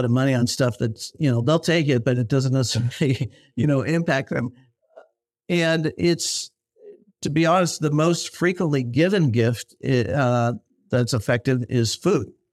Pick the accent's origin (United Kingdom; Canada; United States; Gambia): United States; I'm a Chiefs fan. I grew up outside Kansas City.